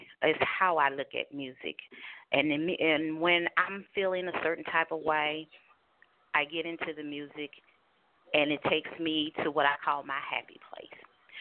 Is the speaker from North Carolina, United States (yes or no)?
yes; Winston-Salem, North Carolina, United States; now in Atlanta, United States; Well, I'm actually originally from Winston-Salem, North Carolina. So I'm a North Carolina girl. My actual career started in Charlotte, North Carolina. And I'm currently in Atlanta, Georgia area.